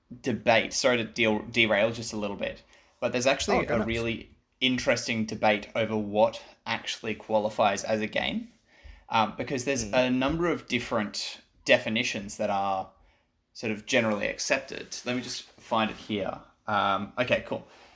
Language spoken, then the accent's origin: English; Sunshine Coast, Queensland, Australia; I'm from Sunshine Coast, so I'm a little bit north of you.